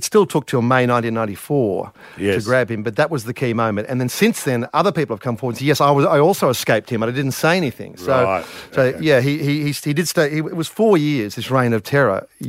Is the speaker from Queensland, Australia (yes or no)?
no; Sydney, New South Wales, Australia; I grew up in Sydney in that period, and we used to hitchhike everywhere.